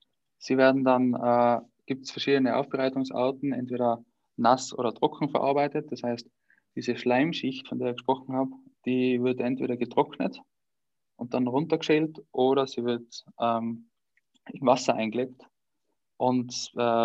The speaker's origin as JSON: {"language": "German", "region": "Styria", "country": "Austria", "said": "Es ist wie bei uns in der Steiermark, wenn man durch die Weinberge fährt."}